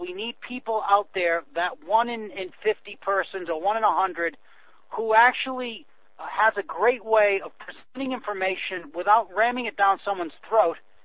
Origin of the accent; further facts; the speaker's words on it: Massachusetts, United States; But in my hometown, for example, in Massachusetts, there's 18 policemen on the small town force, which is like under 20,000 people.